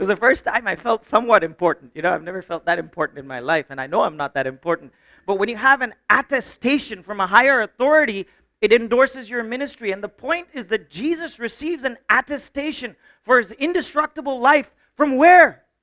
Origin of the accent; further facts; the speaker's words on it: India; I didn't even know, as an Indian citizen, there are some places where I can't go, even with my Indian passport.